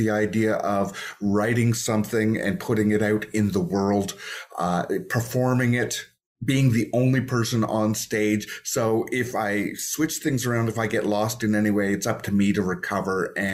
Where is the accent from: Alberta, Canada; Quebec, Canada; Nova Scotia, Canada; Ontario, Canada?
Ontario, Canada; Toronto; I did it in my hometown, which Toronto, and that was lovely.